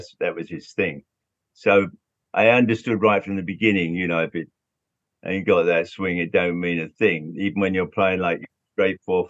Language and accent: English; London, United Kingdom; it was a great time to be growing up in London.